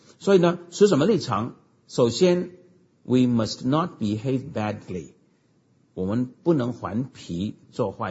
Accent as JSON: {"language": "Chinese", "country": "United States", "said": "那我们美国人的福音派基督最会做一件事情"}